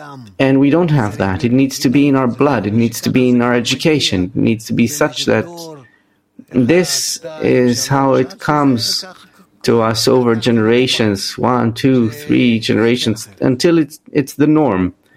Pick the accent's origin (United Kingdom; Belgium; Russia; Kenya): Russia; now in Israel; I came from Russia, where the woman is a second-class kind of affair, and I came to Israel.